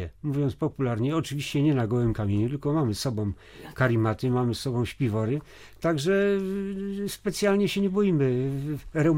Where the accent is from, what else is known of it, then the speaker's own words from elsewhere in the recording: Łódź, Łódź Voivodeship, Poland; No jestem po prostu rodowitym łodzianinem i obserwuję cały czas przemiany, jakie następują w Łodzi.